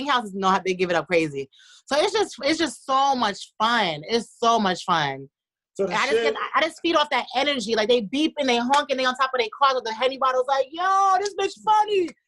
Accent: Jamaica; Listen, I'm Jamaican, all right?

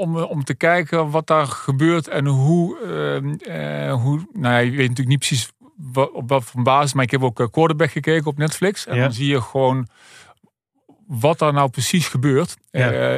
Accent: Oss, North Brabant, Netherlands; Dus ik kom uit Os.

